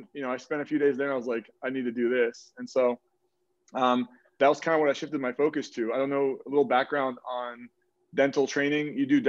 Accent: Egypt; So I grew up in Egypt, and it's sort of a cultural thing when you're from Egypt that you're going to be a doctor or a lawyer or engineer.

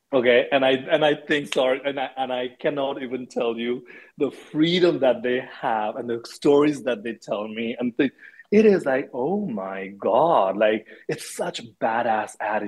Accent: Nepal; also born or lived in India; I grew up in Nepal and in India.

